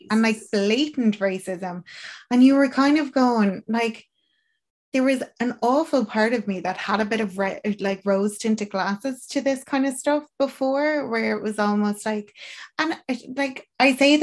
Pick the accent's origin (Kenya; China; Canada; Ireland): Ireland; I suppose as Irish people, a lot of our like ancestors would have gone to America